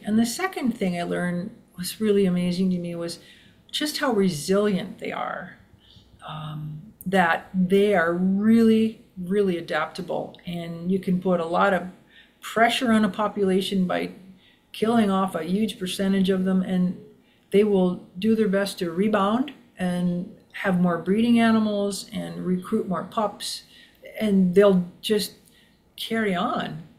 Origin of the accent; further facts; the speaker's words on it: Minnesota, United States; when I came here from Minnesota